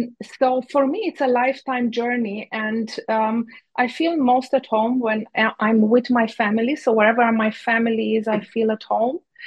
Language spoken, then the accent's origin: English; Romania; first language Hungarian; English is a second language; Romania was always my home country. And even that I grew up as a Hungarian national mm-hmm. in Romania, I never felt Hungary as a home.